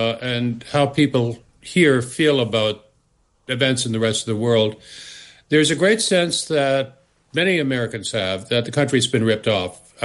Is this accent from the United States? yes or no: no; Canada; I'm originally from Canada